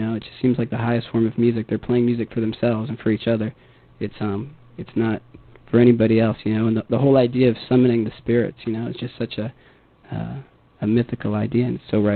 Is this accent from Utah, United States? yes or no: no; Boston, Massachusetts, United States; also born or lived in Los Angeles; I grew up in Boston.